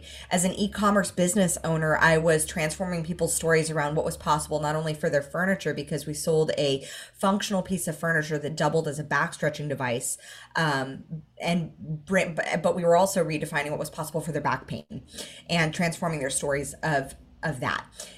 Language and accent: English; Hollywood, California, United States; because I grew up in Hollywood.